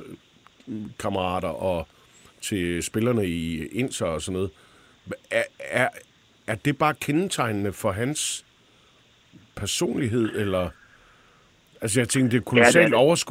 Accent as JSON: {"language": "Danish", "town": "Aarhus", "region": "Central Denmark Region", "country": "Denmark", "tie": "born or raised there", "lives_now": "Copenhagen, Denmark", "said": "Jeg er fra Aarhus, og er vokset op med AGF, og kom meget på Aarhus Stadion sammen med min far"}